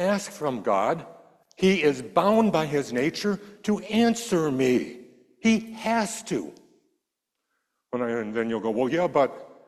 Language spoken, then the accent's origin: English; Erie, Pennsylvania, United States; also born or lived in Ottawa, Canada / Toronto, Canada / New Hampshire, United States / Memphis, United States; But in our lives, my life from birth, we moved from Ottawa, Ontario to Toronto, Ontario to New Hampshire to Memphis, Tennessee, and then I was three. Moved from Memphis to Erie, Pennsylvania, where I finally got a respite and could stay there for a while.